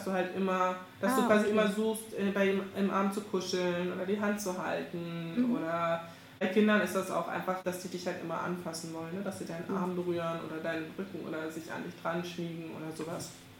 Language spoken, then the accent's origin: German; Brandenburg, Germany; Ich komme selber aus Brandenburg. Ich gehöre zum Ostblock.